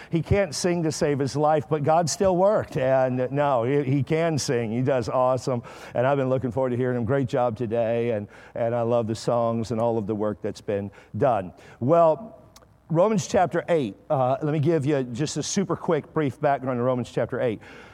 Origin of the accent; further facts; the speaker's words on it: Amarillo, Texas, United States; And so I'm from Amarillo. My family is.